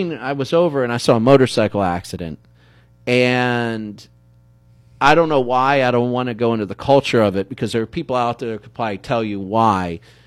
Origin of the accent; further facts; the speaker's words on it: United States; So it's as an American, really, I've had no problems really as an American.